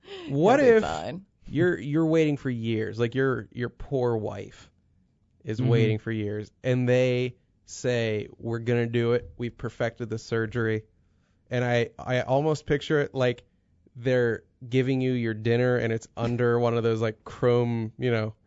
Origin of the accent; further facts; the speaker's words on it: United States; Just by being American, I'm ahead of the curve.